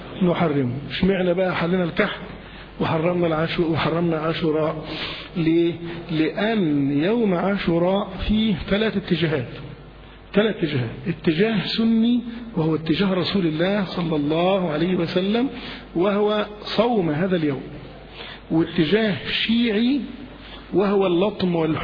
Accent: Egypt; من العادات عندنا في مصر

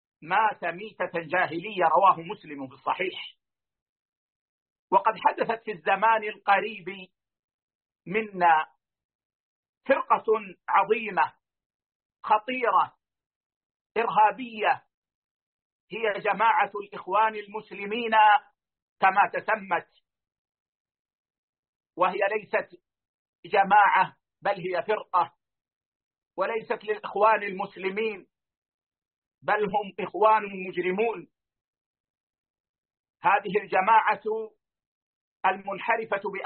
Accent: Saudi Arabia; ثم ذهب إلى بلادنا المملكة العربية السعودية لتدريس مادة الرياضيات

